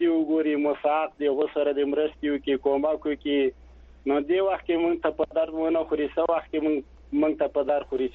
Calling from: Baghlan, Afghanistan; له باغلان په لوخمبري نه ما زنګ درته وهلی ده

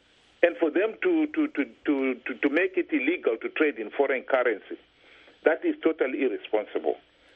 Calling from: United Kingdom

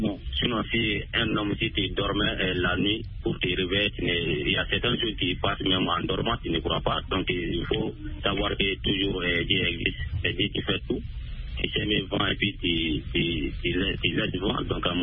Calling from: Mali; Oui, toujours dans mon village natal

